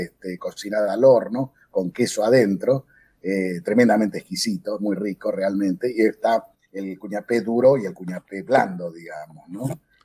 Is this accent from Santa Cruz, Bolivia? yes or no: yes; Santa Cruz de la Sierra, Santa Cruz, Bolivia; born there; Particularmente a la ciudad de donde yo nací, que fue Santa Cruz de la Sierra.